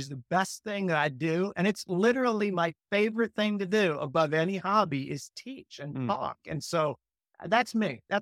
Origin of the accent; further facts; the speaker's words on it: Maryland, United States; And growing up in Maryland, my parents always had a passion for the outdoors, and particularly my mom, a love for animals.